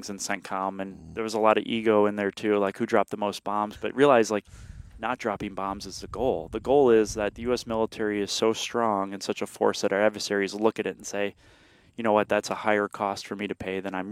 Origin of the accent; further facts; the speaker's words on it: Illinois, United States; as a guy who, again, growing up in Illinois, Illinois public school education.